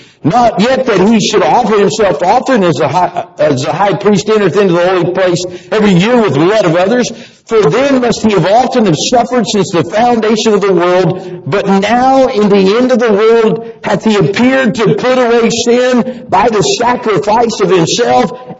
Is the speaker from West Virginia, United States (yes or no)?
yes; West Virginia, United States; I am from West Virginia. Say amen.